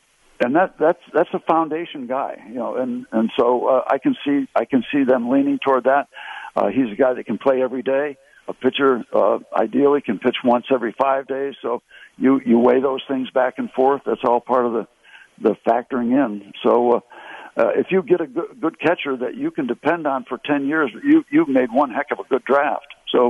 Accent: Connecticut, United States; We had to beg the Pirates to sign me when I came out from Connecticut to try out in 1960.

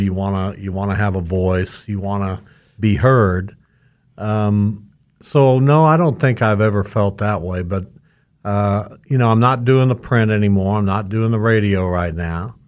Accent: Derby, Kansas, United States; also born or lived in Winfield; I grew up, I was born in Winfield, but I moved to Derby when I was two, and that's where I grew up and went to school and graduated from high school and have great fond memories of my time in Derby

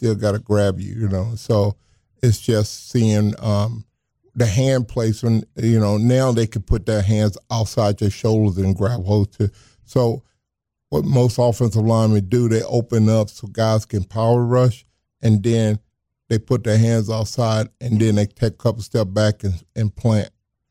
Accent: the South, United States; I grew up in the South. We was in the church or in the church during Sunday.

